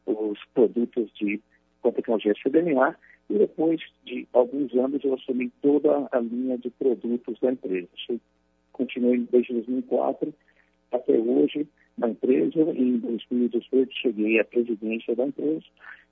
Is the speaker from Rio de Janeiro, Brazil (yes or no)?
no; Campinas, São Paulo, Brazil; Eu sou nascido, criado aqui em Campinas